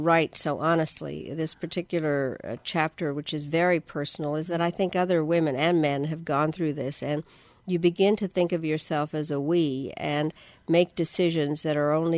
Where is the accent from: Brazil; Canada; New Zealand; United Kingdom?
United Kingdom; born or raised there; accent: English; now in United States